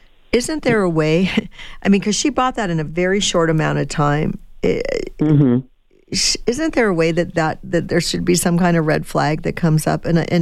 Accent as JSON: {"language": "English", "region": "Illinois", "country": "United States", "tie": "born or raised there", "said": "Now, I grew up outside of Chicago."}